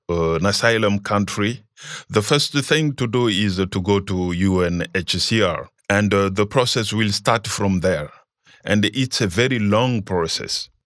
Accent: DR Congo; moved away as an adult; I came from Congo, passing by Zambia, Tanzania, and Kenya.

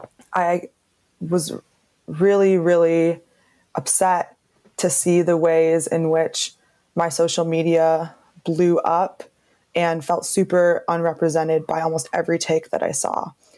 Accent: United States; And it was horrifying to me as a Jew and as an American, because I knew that this was going to be done with American support.

